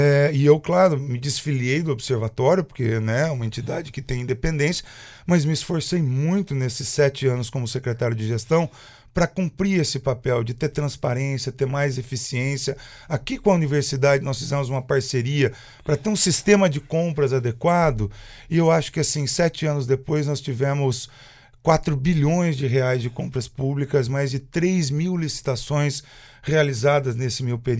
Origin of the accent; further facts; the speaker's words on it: Londrina, Paraná, Brazil; não só como londrinense jornalista